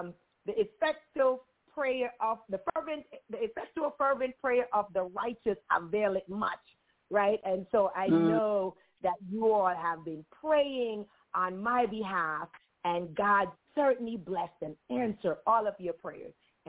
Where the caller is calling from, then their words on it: Washington metropolitan area, United States; I'm calling from the Maryland D.C., Virginia area